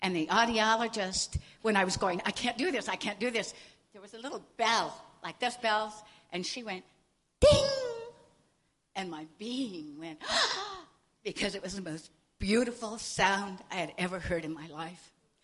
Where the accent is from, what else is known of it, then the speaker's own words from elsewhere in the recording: Austin, Texas, United States; also born or lived in Stuttgart, Germany / Berlin, Germany; I was born in Stuttgart, Germany, and I grew up in Berlin. My father was American military. He was counterintelligence. I spent the rest of my childhood in Texas, in Austin, Texas.